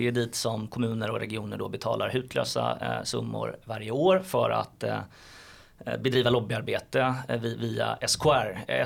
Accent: Halmstad, Halland County, Sweden; Ja, jag hade hoppats slippa problematisera Halmstad, min hemstad.

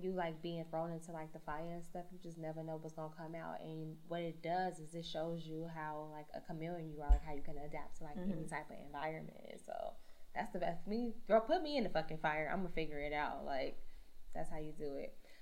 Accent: Chicago, Illinois, United States; Girl, what are you telling? I'm from Chicago.

